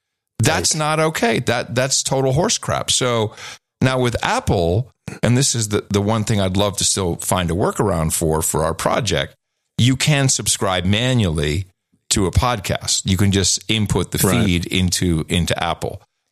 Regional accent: Netherlands; English is a second language; Back in the 70s, growing up in Europe, the Netherlands specifically

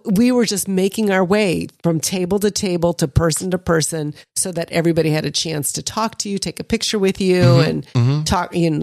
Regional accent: Indiana, United States; even though I haven't lived in Indiana since 1998, I was repping my hometown state, you know?

